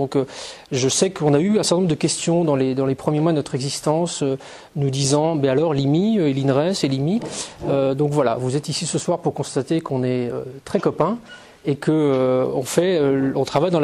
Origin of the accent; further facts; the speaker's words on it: France; j'ai eu l'impression de ressortir d'une bulle de l'Afghanistan et de revenir chez moi en France.